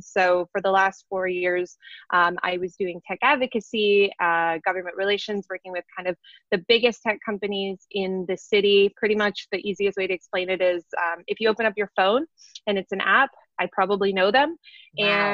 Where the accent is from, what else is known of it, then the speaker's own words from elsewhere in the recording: Canada; now in United States; I'm originally from Canada. So hello to my fellow Canadians. I know that there's at least a few of you out there. I've been in the U.S. for almost a decade now, for 9 years or so, and I have this very interesting kind of background.